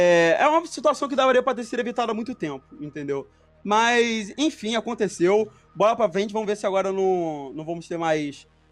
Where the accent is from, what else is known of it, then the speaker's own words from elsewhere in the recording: Rio de Janeiro, Brazil; a gente é do Rio de Janeiro, a gente acompanha os jogos do Rio.